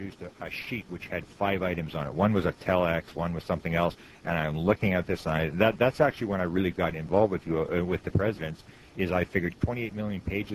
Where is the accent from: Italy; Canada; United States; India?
Canada; Manitoba; I'm from Canada, and I'm in the province right in the middle is the province of Manitoba, which is directly, for Americans, is directly above North Dakota.